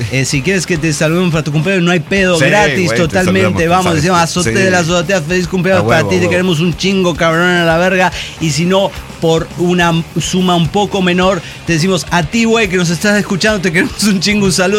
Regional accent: Guadalajara, Jalisco, Mexico; de Guadalajara.

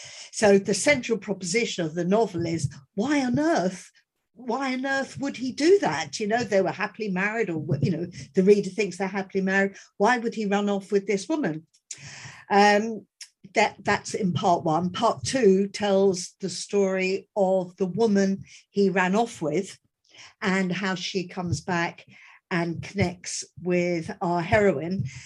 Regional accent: London, United Kingdom; now in Brighton, United Kingdom; Being a Londoner

